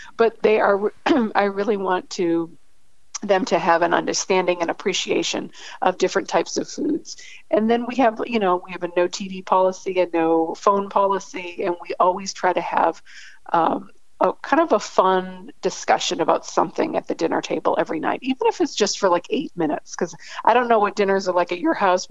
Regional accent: Massachusetts, United States; You know, I'm from Massachusetts

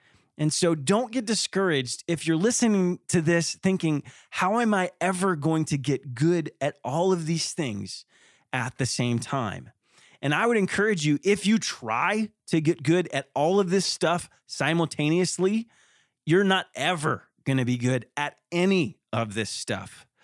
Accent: Arizona, United States; I am your cheerleader from Arizona

